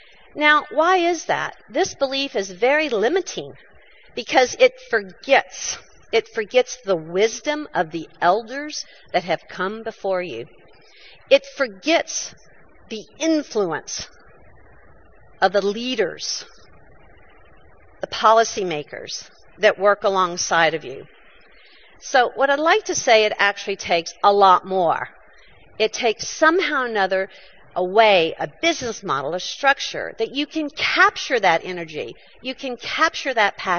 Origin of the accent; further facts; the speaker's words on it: United States; So, I'm an American. Tomorrow's Thanksgiving.